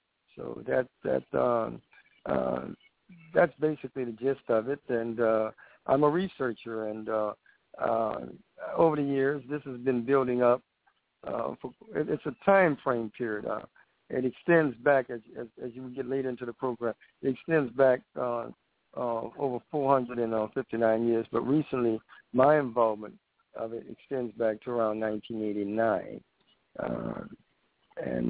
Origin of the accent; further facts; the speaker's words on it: New Orleans, Louisiana, United States; born there; My mother gave me three names. I was born in New Orleans, Louisiana, on February the 4th, 1958.